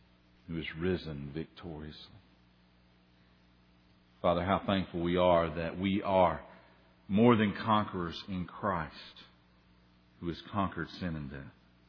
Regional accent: Tennessee, United States; I'm a Tennessee boy, and so I grew up in the hills of Tennessee, and it was not uncommon to see a possum as roadkill on the side of the road

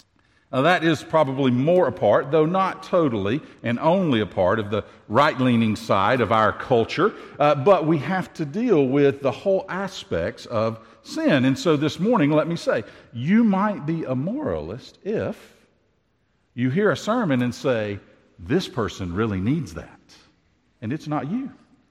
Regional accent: Tennessee, United States; I grew up in Tennessee and I'm the product of 10 generations of hillbilly

